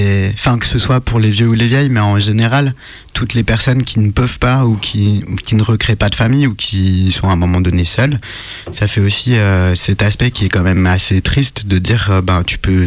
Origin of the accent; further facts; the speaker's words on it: France; j'ai grandi en France dans un pays libéral et dans un cadre de famille nucléaire